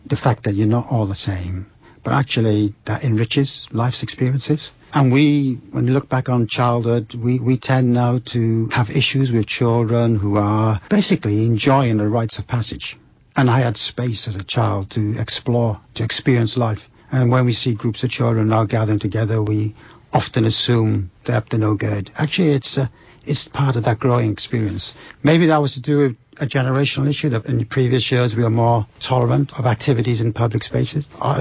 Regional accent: Cardiff, Wales, United Kingdom; born there; I was born in Cardiff, mm-hmm. in the Docklands area of Cardiff. Used to be called Tiger Bay.

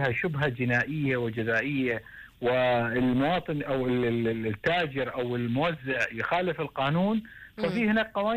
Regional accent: Oman

